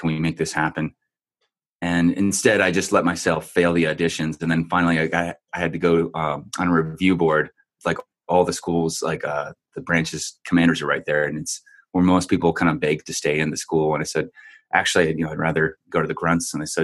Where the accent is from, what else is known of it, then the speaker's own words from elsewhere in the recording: California, United States; San Diego. Yeah. I'm from California.